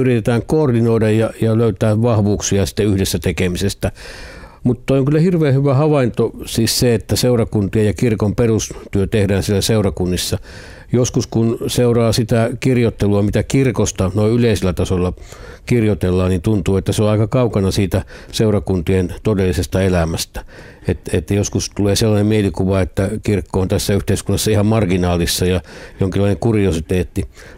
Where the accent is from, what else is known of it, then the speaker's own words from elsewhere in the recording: Mikkeli, South Savo, Finland; now in Helsinki, Finland; On hiihtomaastot on siellä kotipuolessa Mikkelissä, ja kun viikot menee Helsingissä töissä